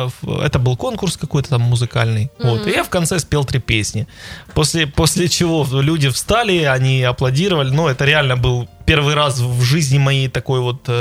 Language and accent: Russian; Luhansk, Luhansk Oblast, Ukraine; а тут я из Луганска такой.